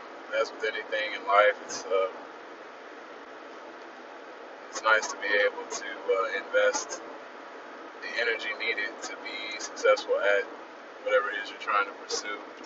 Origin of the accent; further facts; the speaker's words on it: California, United States; now in Mississippi, United States; I am from California, but had to move to Mississippi so I could help family.